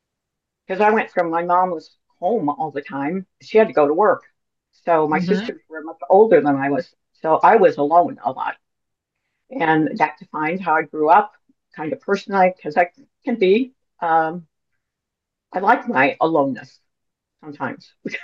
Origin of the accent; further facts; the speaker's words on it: Terre Haute, Indiana, United States; I grew up in Terre Haute, Indiana. You know, then my parents moved to Indianapolis.